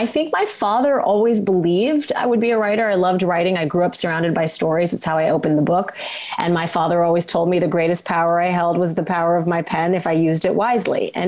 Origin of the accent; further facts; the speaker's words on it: Kalamazoo, Michigan, United States; born there; And when I was two, I was born in Kalamazoo, Michigan. That's a long story, but they did end up in Kalamazoo. They were both academics. And we ended up in Kalamazoo, Michigan.